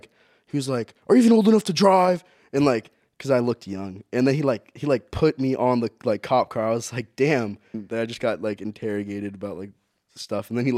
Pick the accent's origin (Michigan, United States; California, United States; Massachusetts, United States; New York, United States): California, United States; All right, so basically, I grew up in South Orange County my whole life.